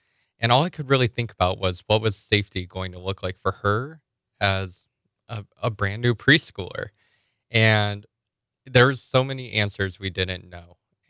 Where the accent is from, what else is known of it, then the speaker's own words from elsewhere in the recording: Nevada, United States; I grew up in Clark County in a union household.